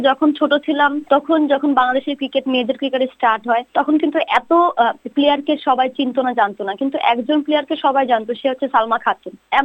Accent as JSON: {"language": "Bangla", "country": "Bangladesh", "said": "আসলে বাঙালি, আমরা বাঙালি যখনই দেশের বাইরে যাই তখন আমাদের সাথে এমন এমন অনেক কিছু ঘটে"}